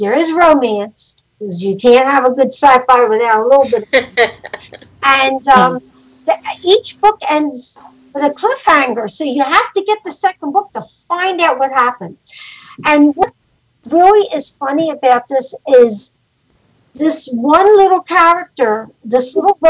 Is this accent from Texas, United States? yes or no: no; Philadelphia, Pennsylvania, United States; It's about growing up in South Philly during the 1950s and 60s. And how, because my father owned a grocery store, and he was in competition with every other grocery store